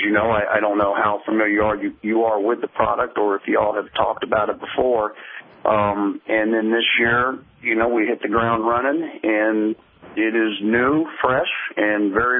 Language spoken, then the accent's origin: English; Northport, Alabama, United States; now in Cleveland, United States; All right, I moved up here to Cleveland from Northport, Alabama, so I'm not too far from your neck of the woods where I originally come from.